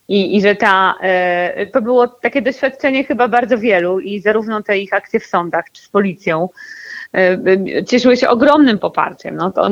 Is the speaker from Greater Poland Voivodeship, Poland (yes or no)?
no; Wrocław, Lower Silesian Voivodeship, Poland; Ja jestem z Wrocławia